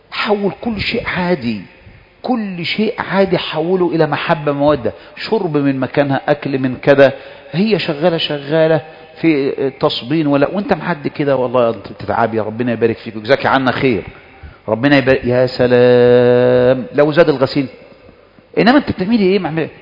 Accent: Egypt; أعلى نسبة طلاق في العالم تقريبا عندنا في مصر

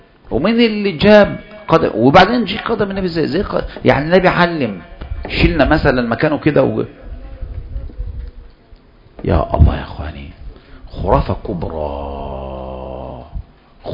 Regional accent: Egypt; فمن الأساطير الكبرى عندنا في مصر

